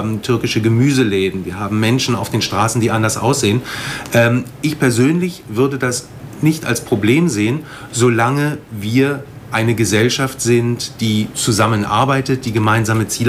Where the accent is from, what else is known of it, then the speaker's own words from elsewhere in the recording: Germany; ich lebe ja in Deutschland, dass das Leben in Deutschland sich verändert hat. Ja, Deutschland ist anders als in den 70er Jahren, wo ich aufgewachsen bin.